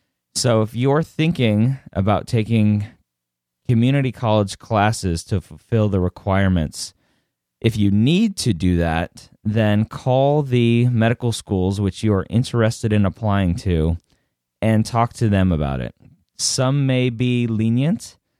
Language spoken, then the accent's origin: English; Redondo Beach, California, United States; Yeah, I grew up in Redondo Beach.